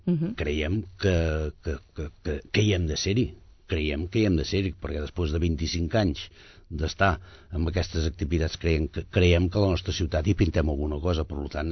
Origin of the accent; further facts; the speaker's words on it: Sabadell, Catalonia, Spain; Som empresaris de Sabadell, som gent d'aquí Sabadell